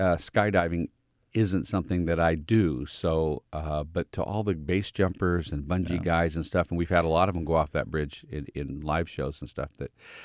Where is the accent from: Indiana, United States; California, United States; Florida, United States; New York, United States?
California, United States; Loomis; moved away as an adult; also born or lived in Arizona; I grew up in Loomis. So I left here in 1969 after graduating from Del Oro High School and went to Arizona to go to college